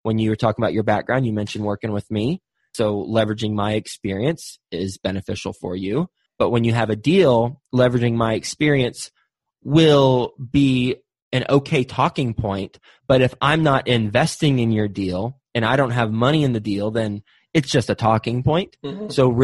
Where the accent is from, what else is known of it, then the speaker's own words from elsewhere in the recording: Texas, United States; And since the property was in Houston, and I'm from Texas, so I have a lot of colleagues who live in Houston.